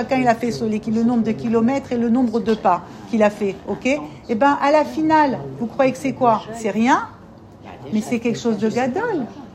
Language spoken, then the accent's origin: French; France; une fille comme moi, d'où je viens, de la France là-bas